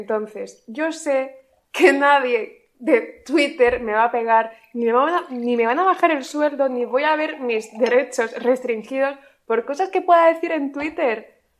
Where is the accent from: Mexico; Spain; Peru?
Spain; Cartagena, Region of Murcia; Yo soy de Cartagena.